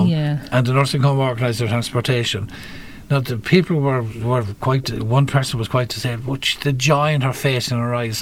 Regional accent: Cork, Munster, Ireland; I'm from Cork City, out the lock.

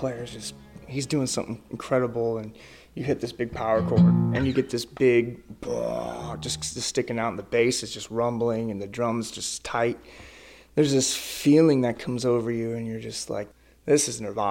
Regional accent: United States; As an American, you're like, it's the most proudest thing.

